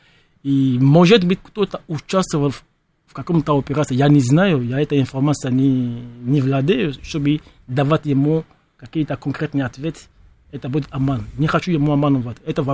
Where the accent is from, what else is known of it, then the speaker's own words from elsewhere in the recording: Benin; Russian is a second language; now in Russia; я сам черный русский. Я афро-россиян. Я гражданин России. И то, что я из Бенина, моя большая родина – это Россия. И мало Бенин.